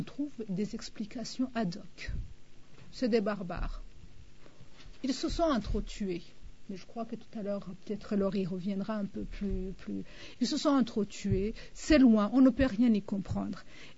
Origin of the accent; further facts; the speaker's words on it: Rwanda; Excusez-moi, je suis rwandaise, le mot colline vient très facilement dans mon esprit.